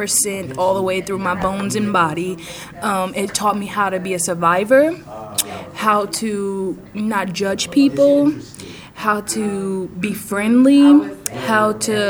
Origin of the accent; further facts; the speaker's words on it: Oakland, California, United States; So yeah, Oakland is a major part of me. It's who I am. So when everybody asks me who I am, I'm from Oakland.